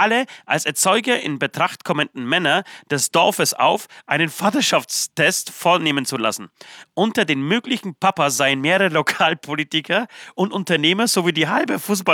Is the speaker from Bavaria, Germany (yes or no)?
yes; Trockau, Bavaria, Germany; In meiner geheimen Höhle, da wo ich aufgewachsen bin, in meiner Hut praktisch, in Trockau.